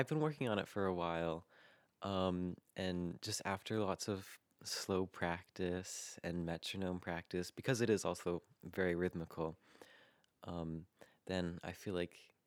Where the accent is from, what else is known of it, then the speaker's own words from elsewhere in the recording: Makawao, Hawaii, United States; now in Interlochen, United States; I'm a second-year sophomore here at Interlochen, and I'm from Makawao, Hawaii.